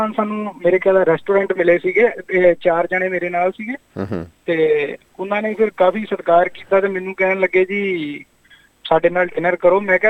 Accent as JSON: {"language": "Punjabi", "town": "Atliwal", "region": "Punjab", "country": "India", "tie": "born or raised there", "moved": "yes", "said": "district ਮੇਰਾ ਅੰਮ੍ਰਿਤਸਰ ਹੈ ਜੀ, ਪੰਜਾਬ ਤੋਂ ਅੰਮ੍ਰਿਤਸਰ ਡਿਸਟ੍ਰਿਕਟ, ਅਤੇ ਰਾਇਆ ਸਾਂਸੀ ਗੁਰੂ ਰਾਮਦਾਸ ਏਅਰਪੋਰਟ ਦੇ ਲਾਗੇ ਸਾਡਾ ਪਿੰਡ ਹੈ ਜੀ ਅਤਲੀਵਾਲ"}